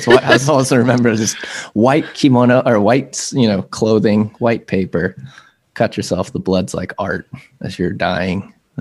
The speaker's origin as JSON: {"language": "English", "region": "Texas", "country": "United States", "tie": "born or raised there", "said": "I grew up in Texas, so there's a story about the Alamo where we glorify these people that protected this fort"}